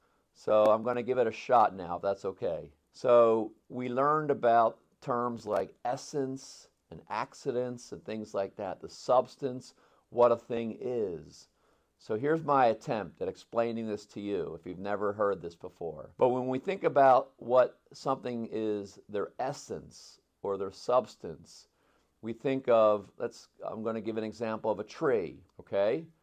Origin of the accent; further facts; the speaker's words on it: Philadelphia, Pennsylvania, United States; So there were two of my great memories growing up in Philadelphia where my mom and dad strongly influenced their kids.